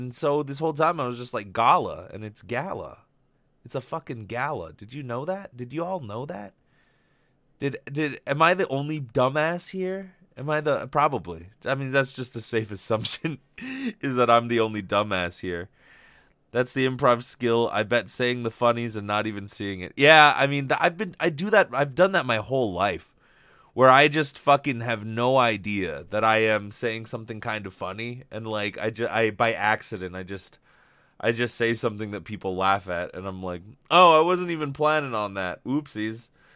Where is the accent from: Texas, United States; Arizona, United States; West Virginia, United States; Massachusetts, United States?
West Virginia, United States; I'm from West Virginia. I'd never claim to be a cunning linguist.